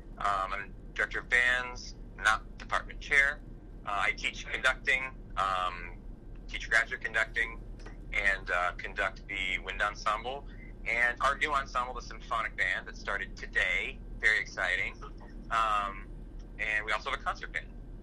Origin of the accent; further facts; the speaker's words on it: Georgia, United States; I'm from Georgia. Came up in the rich band state of Georgia. I went to the University of Georgia for my undergrad and taught high school band in Gwinnett County.